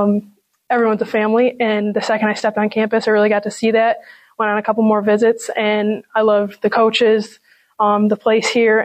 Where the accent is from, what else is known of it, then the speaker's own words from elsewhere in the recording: Hilton, New York, United States; Yeah, so I'm from Hilton. It feels like a small community